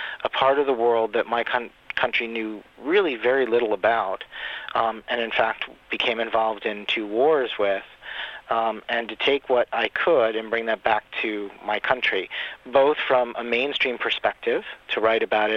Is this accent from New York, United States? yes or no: yes; New York, United States; And as a New Yorker, I think that I have every right to say that.